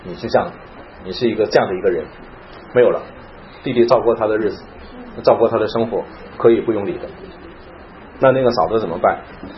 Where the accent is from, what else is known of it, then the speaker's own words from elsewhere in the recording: China; 这个我们这个中国就是你不要断了我的香火，我们中国人叫不要断了香火，对不对？